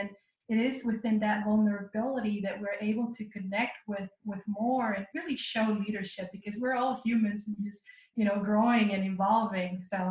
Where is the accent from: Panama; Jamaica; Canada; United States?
Panama; But growing up in Panama